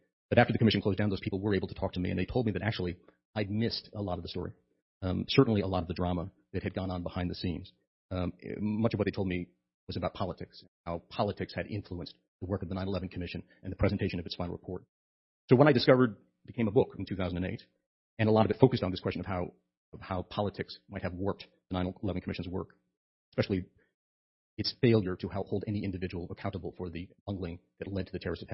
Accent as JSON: {"language": "English", "region": "California", "country": "United States", "tie": "born or raised there", "said": "I was raised in Northern California, and I was raised to revere Earl Warren, a fellow Northern Californian."}